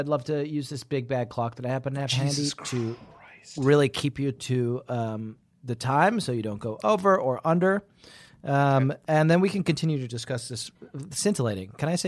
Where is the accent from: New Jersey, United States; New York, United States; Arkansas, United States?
New York, United States; oh, is it obnoxious that I'm constantly talking about being from New York?